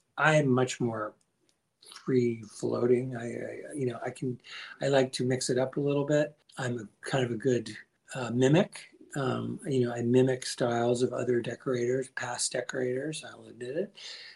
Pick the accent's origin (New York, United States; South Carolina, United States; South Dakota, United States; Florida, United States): New York, United States; I'm a New Yorker. I've lived in New York for 68 years